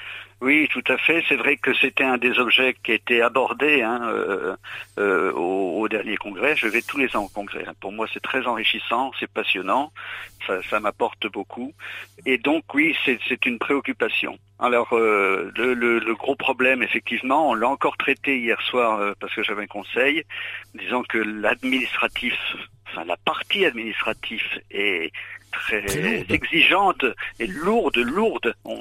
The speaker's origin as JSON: {"language": "French", "town": "Vouziers", "region": "Grand Est", "country": "France", "tie": "born there"}